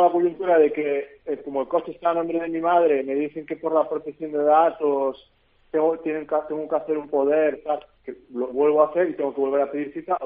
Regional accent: Galicia, Spain; now in Mallorca, Spain; Yo soy un gallego aquí afincado en Mallorca.

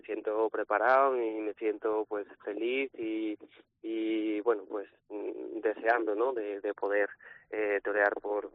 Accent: Arles, Provence-Alpes-Côte d'Azur, France; Spanish is a second language; also born or lived in Paris; yo soy de Arles, sí es cierto que nací en París, pero bueno, fue una anécdota, ¿no? La verdad que yo no viví allí ni nada, ¿no? Yo con pocos días llegué a Arles y me crié en Arles

